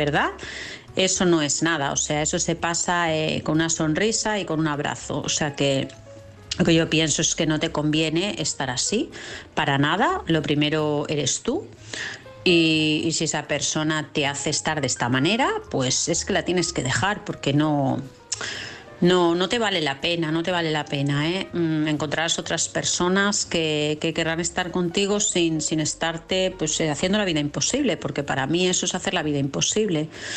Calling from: Vilassar de Mar, Catalonia, Spain; de Vilassar de Mar.

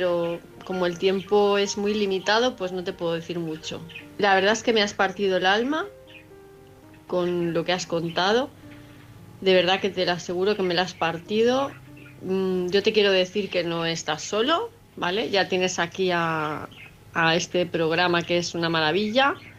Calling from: Palma de Mallorca, Balearic Islands, Spain; de Palma de Mallorca.

